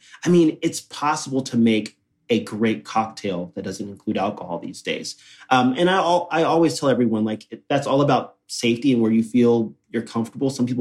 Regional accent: Texas, United States; I, born and raised in Texas, eat a ton of meat

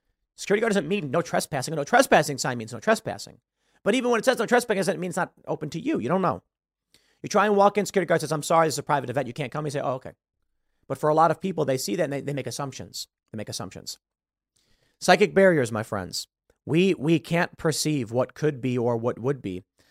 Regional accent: Chicago, Illinois, United States; I think I understand this because I grew up in Chicago.

